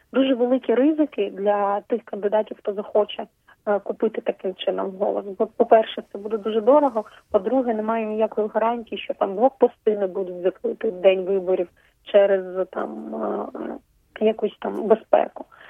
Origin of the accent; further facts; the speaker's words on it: Crimea, Ukraine; now in Kyiv, Ukraine; я сама з Криму, що я живу в Києві вже півтора року